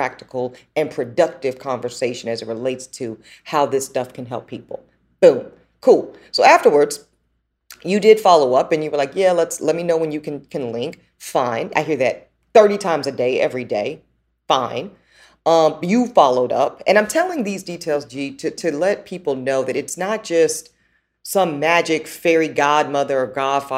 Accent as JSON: {"language": "English", "region": "the South", "country": "United States", "said": "You know, gee, I'm a daughter from the South."}